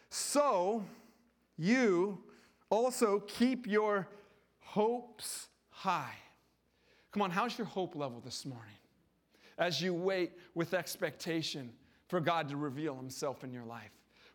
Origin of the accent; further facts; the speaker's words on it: Enumclaw, Washington, United States; I was raised in Enumclaw, so farming was all over.